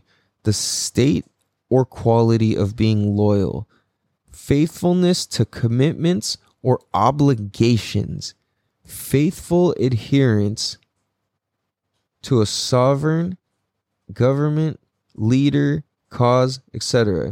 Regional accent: San Diego, California, United States; oh, I'm from San Diego, and you're like, oh, I'm from San Diego, it's like, oh, sick, no way. Like, the most that happens is like, oh, that's cool, I don't meet very many people from here still.

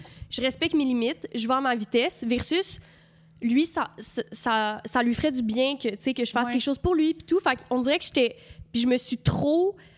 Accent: Quebec City, Quebec, Canada; Je viens de Québec

